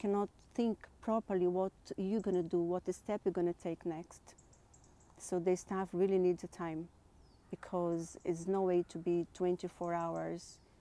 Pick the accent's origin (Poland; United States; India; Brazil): Brazil; English is a second language; I'm from Brazil, so this makes me remind my country.